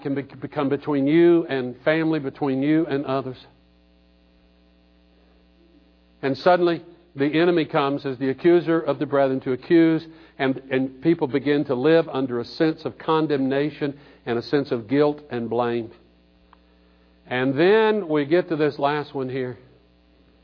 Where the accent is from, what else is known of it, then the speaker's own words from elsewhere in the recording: Panama City, Florida, United States; When I grew up in Panama City, my brother and sister and I, when we were little, we used to go out to Panama City, out at Thomas Drive, and that's before it was all condominiums and concrete and glass.